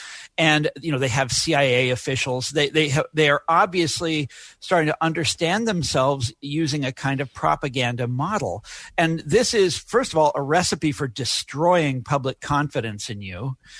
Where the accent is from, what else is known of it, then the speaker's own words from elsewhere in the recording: Kansas City, Missouri, United States; I spent a lot of time in my hometown of Kansas City, which once had one of the great regional newspapers in America.